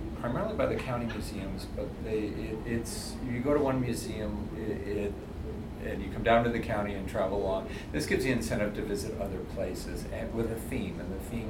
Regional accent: Trenton, Ontario, Canada; Well, born and raised in Trenton, my dad and mom have both served in the Air Force.

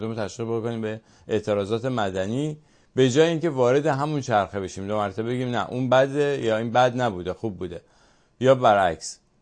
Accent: Iran; moved away; ما که در خارج هستیم و دغدغه ایران رو داریم. ببین شما الان نمیدونم چند سال در مثلا خارج از ایران هستیم، 5 ساله، من 20 ساله اینجا.

